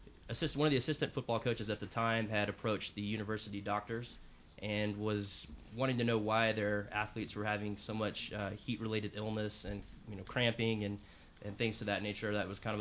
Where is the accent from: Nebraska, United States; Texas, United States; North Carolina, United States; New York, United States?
Texas, United States; Houston; born there; also born or lived in Louisiana; I've lived in 5 different states. So I was actually born here in Houston. We moved to Louisiana, which is usually when I'm asked where I'm from